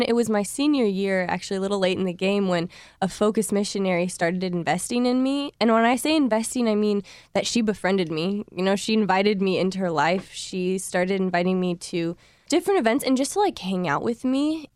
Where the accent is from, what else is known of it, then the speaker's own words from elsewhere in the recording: Normal, Illinois, United States; I grew up in Illinois.